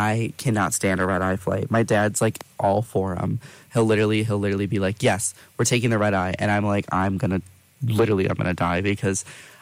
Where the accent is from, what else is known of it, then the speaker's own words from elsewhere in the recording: Henrietta, New York, United States; Yeah. They're building a Raising Cane's in Henrietta.